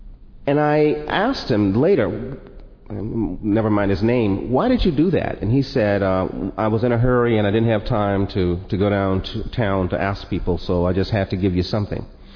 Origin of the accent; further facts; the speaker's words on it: Jackson, Mississippi, United States; I was working at a radio station in my hometown, Jackson, Mississippi.